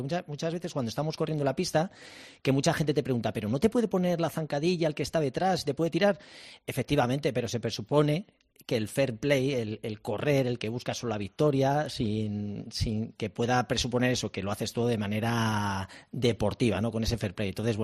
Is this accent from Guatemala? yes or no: no; Spain; ahora soy el histórico español.